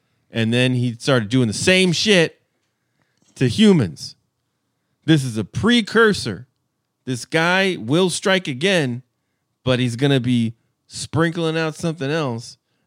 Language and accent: English; Maryland, United States; This one's from my hometown, Maryland.